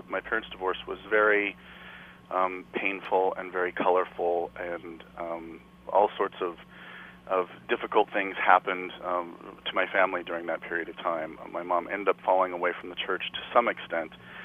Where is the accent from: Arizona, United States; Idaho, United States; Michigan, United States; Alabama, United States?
Idaho, United States; also born or lived in Kansas; I'm originally from Kansas, but I grew up predominantly in Idaho, like way on the outskirts of Boise.